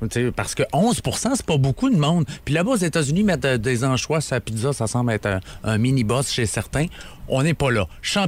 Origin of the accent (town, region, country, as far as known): Quebec, Canada